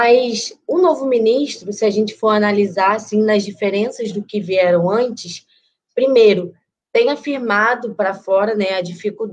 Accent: Rio de Janeiro, Brazil; now in São Paulo, Brazil; da cidade de São Paulo. Mas eu sou carioca, mas moro aqui.

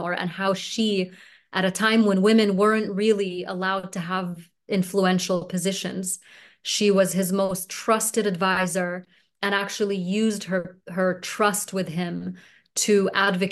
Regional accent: Egypt; also born or lived in New York, United States; I was born in New York. I spent my childhood in Egypt, and then I went back to the US, and then I've been living outside of both Egypt and the US

